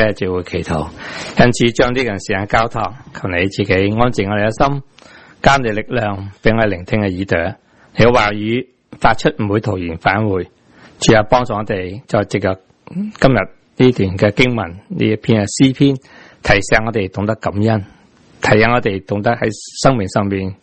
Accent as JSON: {"language": "Cantonese", "region": "Guangdong", "country": "China", "said": "我哋广东人话 black 梗系唔好噶嘛"}